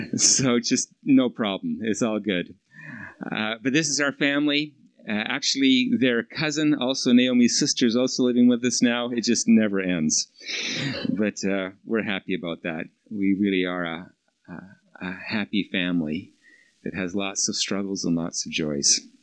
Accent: Vancouver, British Columbia, Canada; I'm from Vancouver.

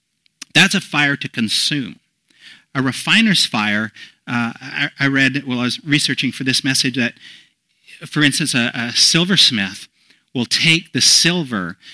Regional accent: British Columbia, Canada; Being from British Columbia, every summer we had forest fires.

